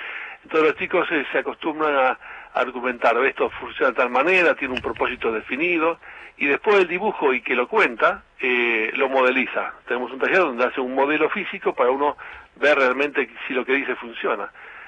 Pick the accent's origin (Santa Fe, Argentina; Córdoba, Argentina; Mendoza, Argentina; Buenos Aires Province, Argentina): Buenos Aires Province, Argentina; Lanús; Y yo también soy de Lanús, así que algo pasa.